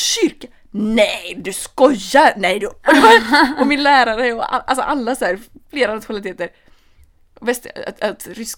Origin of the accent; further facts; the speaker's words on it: Sweden; jag var ändå svensk